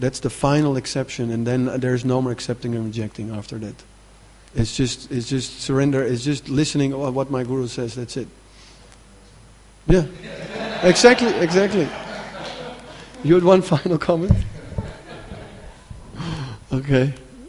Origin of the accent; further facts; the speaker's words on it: Amsterdam, North Holland, Netherlands; I'm from Amsterdam